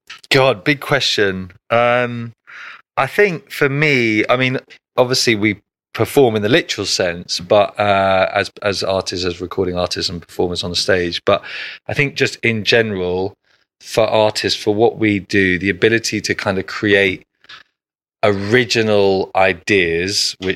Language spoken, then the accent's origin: English; London, United Kingdom; growing up in London and then going off to University of Manchester